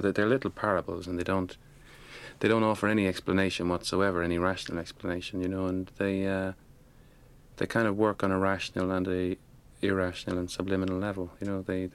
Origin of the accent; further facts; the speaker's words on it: Dublin, Leinster, Ireland; also born or lived in Roscommon; My father, we came from Roscommon, a small farm in Roscommon. He just moved to Dublin, you know, when I was born, you know, so that this kind of peasant thing is still quite strong, and even if you grow up in Dublin.